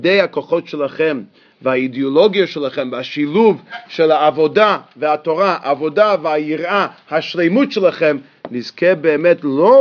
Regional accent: United States; now in Israel; שדרך אגב לא יודע אם שמתם לב, אני אמריקאי במקור, כן, כן, באמת.

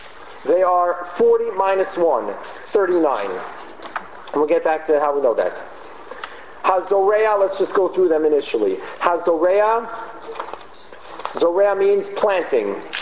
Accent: Baltimore, Maryland, United States; I'm really from Baltimore, Maryland.

